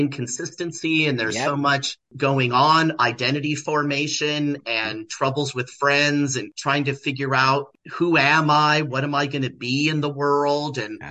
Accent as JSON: {"language": "English", "town": "Los Angeles", "region": "California", "country": "United States", "said": "And we're close in the type of world that we grew up in because I'm also from Los Angeles."}